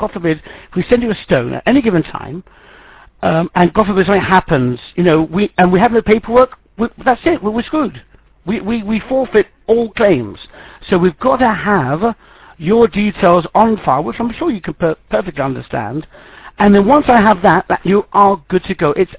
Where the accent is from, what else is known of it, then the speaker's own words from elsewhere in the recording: London, United Kingdom; I know my capitals, although I'm a Londoner.